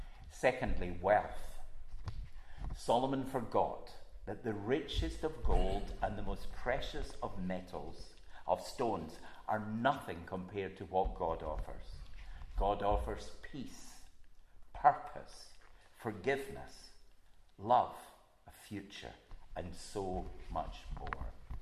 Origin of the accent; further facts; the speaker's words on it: Glasgow, Scotland, United Kingdom; because I'm a Glaswegian, they would have thought that notice was for you and for all Glaswegians